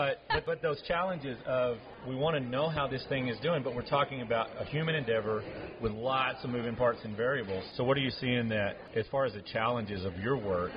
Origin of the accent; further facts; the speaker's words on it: Texas, United States; Now I'm from Texas, so we use average daily attendance as our funding.